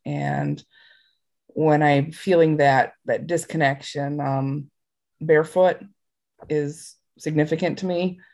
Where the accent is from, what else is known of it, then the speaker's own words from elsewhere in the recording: United States; but I grew up near Lake Michigan.